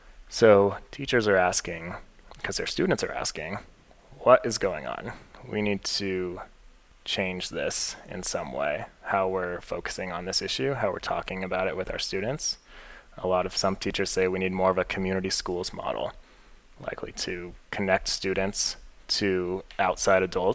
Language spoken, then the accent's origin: English; Albuquerque, New Mexico, United States; I grew up in Albuquerque. I knew a lot of people that went to El Dorado and younger than me that still do.